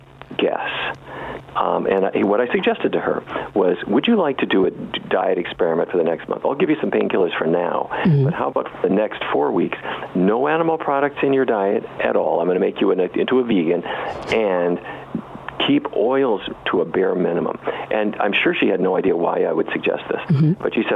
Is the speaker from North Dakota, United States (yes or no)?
yes; Fargo, North Dakota, United States; the truth is that I grew up in Fargo, North Dakota, and I ate all the wrong things for half my life.